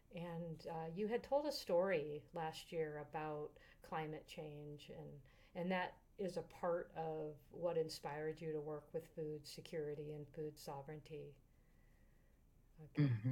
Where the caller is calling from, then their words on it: La Tigra, Alajuela, Costa Rica; I'm zooming in from La Tigra, Costa Rica, on the traditional lands of the Malku tribe.